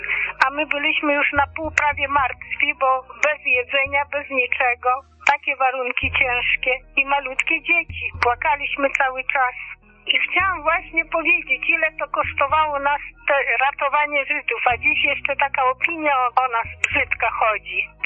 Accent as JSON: {"language": "Polish", "town": "Vilnius", "region": "Vilnius County", "country": "Lithuania", "said": "my z Wilna jesteśmy. Jak była wojna i się zaczęła w Wilnie"}